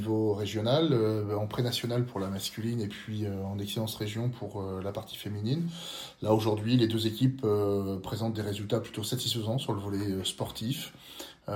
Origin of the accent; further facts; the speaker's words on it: Rouen, Normandy, France; je suis natif de Rouen. J'ai commencé à Rouen le handball quand j'étais jeune. Et en fin de compte, je me suis installé en 2012 sur le secteur de Val-de-Reuil-Louvier. J'habite à côté.